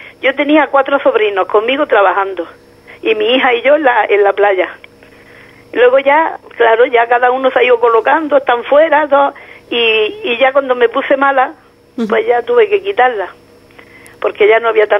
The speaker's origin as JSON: {"language": "Spanish", "town": "La Caleta", "region": "Andalusia", "country": "Spain", "tie": "born or raised there", "said": "Yo soy de La Caleta."}